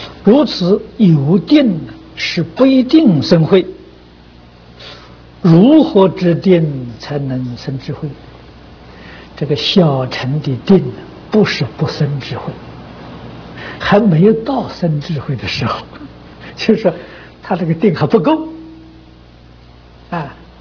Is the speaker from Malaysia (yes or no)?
no; China; 我们中国人常讲，忧能使人老啊